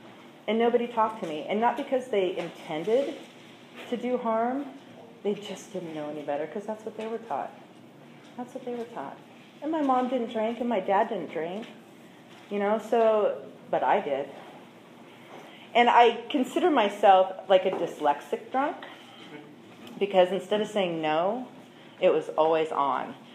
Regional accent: Santa Barbara, California, United States; I was born and raised in Santa Barbara, and I was somewhat of a stuck-up white girl.

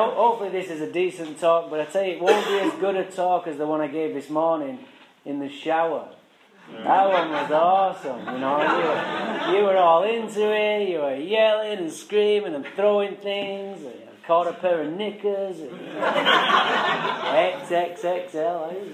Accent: Manchester, North West England, United Kingdom; I'm from England, Manchester, England. Alcohol didn't do this to me, boys. I was born and raised in England

